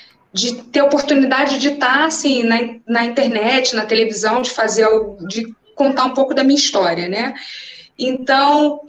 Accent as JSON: {"language": "Portuguese", "region": "Rio de Janeiro", "country": "Brazil", "tie": "born or raised there", "said": "Eu cresci ali, eu tenho família ali, eu sou dali, eu também sou cria, né, como a galera fala, sou cria dali."}